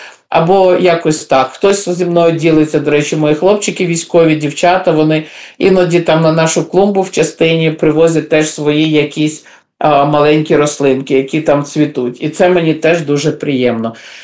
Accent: Kyiv, Ukraine; Ну, я з Києва

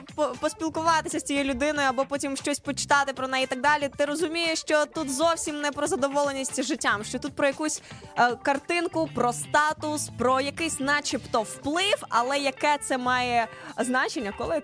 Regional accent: Vinnytsia, Vinnytsia Oblast, Ukraine; Хоч я і не говорю з суржиком в прямому ефірі, але тут просто корінна вінничанка.

